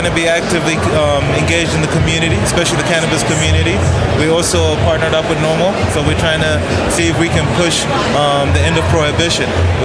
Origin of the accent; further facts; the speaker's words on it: Zimbabwe; now in United States; So I'm originally from Zimbabwe, Africa.